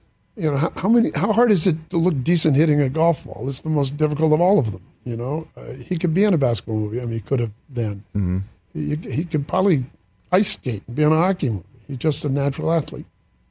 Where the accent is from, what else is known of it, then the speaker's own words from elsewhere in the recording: Santa Barbara, California, United States; he's from Ventura, I'm from Santa Barbara, but we didn't have a silver spoon in our mouth